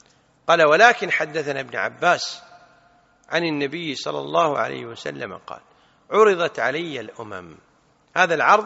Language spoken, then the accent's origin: Arabic; Kuwait; بالعامية عندنا بالكويت